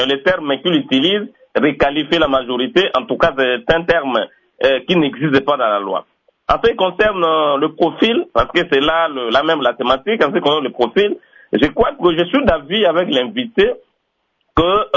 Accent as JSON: {"language": "French", "country": "DR Congo", "said": "chez nous au Congo"}